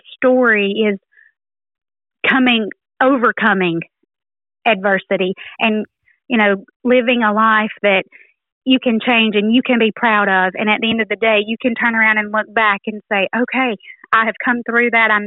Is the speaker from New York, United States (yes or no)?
no; Haleyville, Alabama, United States; I'm from Haleyville, Alabama.